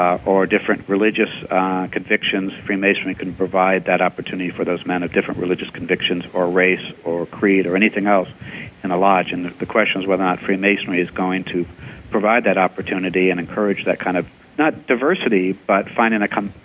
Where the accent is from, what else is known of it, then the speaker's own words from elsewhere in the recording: Iowa, United States; I mean, growing up, I grew up in Iowa, and when I was a kid, you know, we sang Christmas carols at school services or school programs.